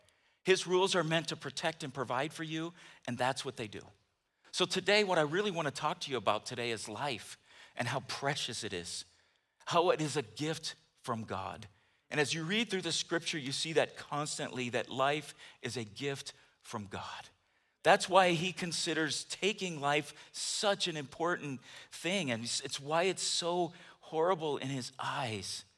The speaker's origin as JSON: {"language": "English", "country": "United States", "tie": "born or raised there", "said": "but for me, growing up in America, you know, Roe versus Wade happened in 1973."}